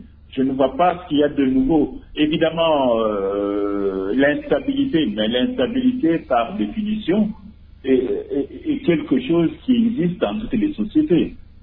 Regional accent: DR Congo; on est congolais

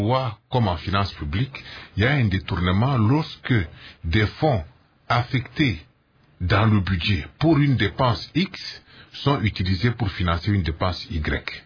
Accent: Cabinda, Angola; Je reçois des images sur Facebook qui me viennent de partout, y compris de chez moi à Cabinda, où une paroisse entière disparaît comme ça, à la faveur d'une bête érosion.

